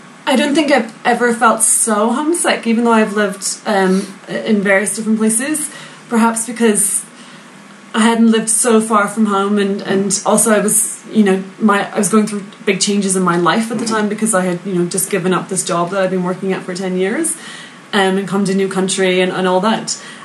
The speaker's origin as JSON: {"language": "English", "region": "Northern Ireland", "country": "United Kingdom", "said": "because I'm from Northern Ireland"}